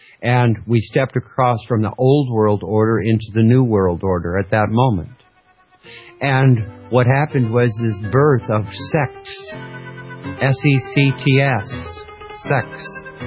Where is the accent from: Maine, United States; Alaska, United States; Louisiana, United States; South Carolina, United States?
Alaska, United States; I don't know whether it was just because I grew up in Alaska.